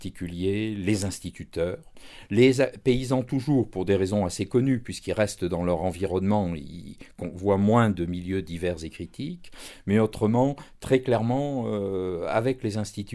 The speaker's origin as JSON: {"language": "French", "town": "Barsac", "region": "Nouvelle-Aquitaine", "country": "France", "tie": "born there", "said": "Donc moi, je suis né à Barsac."}